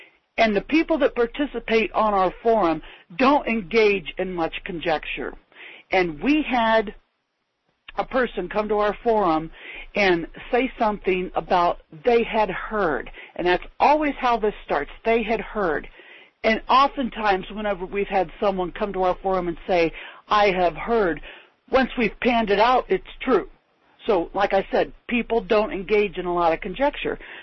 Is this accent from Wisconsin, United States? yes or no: no; Ashland, Ohio, United States; In particular, my hometown newspaper, the Ashland Daily Fish Wrap, okay? I'm the webmaster for a community activist group here in Ashland that stemmed from Ashland County, Ohio